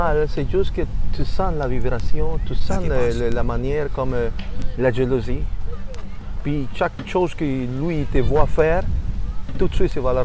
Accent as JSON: {"language": "French", "country": "Honduras", "second_language": "French", "said": "Regarde, moi je viens de proche de Mexique, de Honduras."}